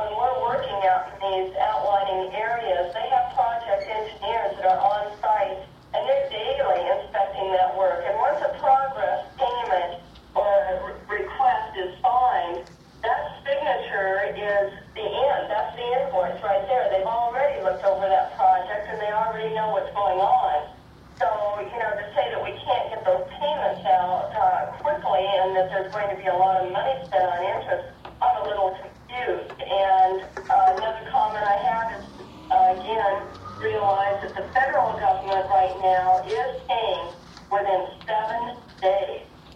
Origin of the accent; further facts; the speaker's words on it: Fairbanks, Alaska, United States; Could I speak to that? … from Fairbanks.